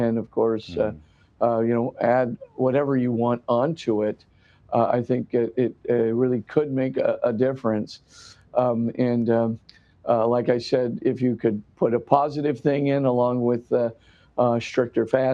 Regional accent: Hawaii, United States; I grew up in Hawaii, so I'm glad

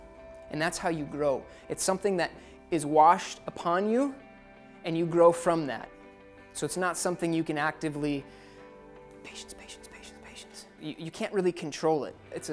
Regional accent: Great Plains, United States; also born or lived in South Dakota / Montana / North Dakota; I grew up around the Great Plains area, South Dakota, Montana, North Dakota, before seminary.

